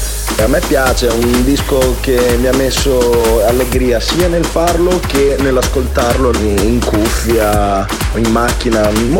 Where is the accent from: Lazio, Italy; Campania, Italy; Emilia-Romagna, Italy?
Emilia-Romagna, Italy; Castel San Pietro Terme; Ho 27 anni, vengo da Castel San Pietro Terme in provincia di Bologna